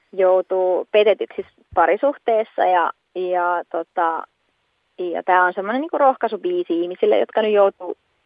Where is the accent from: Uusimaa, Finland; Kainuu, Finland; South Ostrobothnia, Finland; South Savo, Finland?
South Ostrobothnia, Finland; Teuva; now in Jakobstad, Finland; mun juuret itse asiassa tulee tuolta Etelä-Pohjanmaalta tämmöiseltä pikkupaikkakunnalta nimeltään Teuva. Eli sieltä olen lähtöisin. Mutta tällä hetkellä vaikutan Pietarsaaren suunnassa.